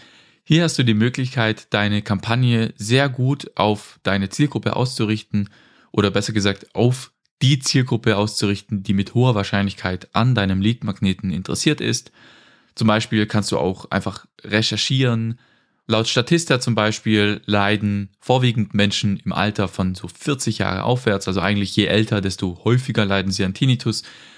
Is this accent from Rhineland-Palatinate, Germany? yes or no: no; Baden-Württemberg, Germany; now in Austria; Ich komme ja eigentlich aus Baden-Württemberg, das heißt normalerweise schwätze ich auch ein bisschen anders als hier im Podcast, aber ich wohne schon seit ein paar Jahren in Österreich.